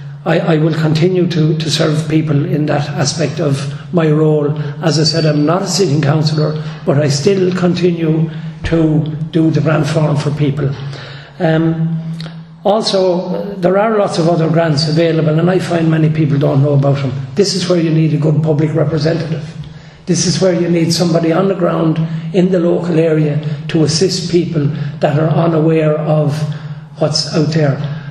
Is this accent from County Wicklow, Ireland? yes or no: no; Tinryland, County Carlow, Ireland; As you said … I'm from Tinryland, and I'm running in the local elections in this area, which is the Tullow electoral area.